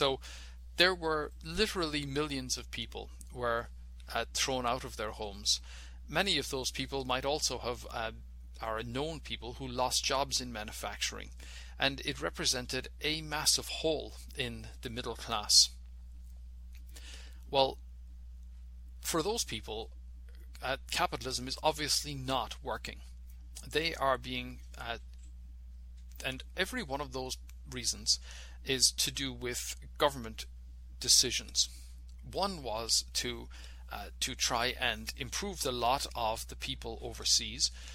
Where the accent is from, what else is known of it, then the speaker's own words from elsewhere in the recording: Ireland; growing up in Ireland, there was talk about the butter mountains and the wine lakes